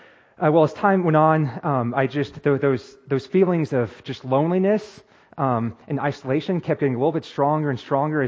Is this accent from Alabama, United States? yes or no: no; Taylor, Nebraska, United States; I'm from Nebraska, born and raised. I was raised on a farm and a ranch in rural Nebraska, town of Taylor.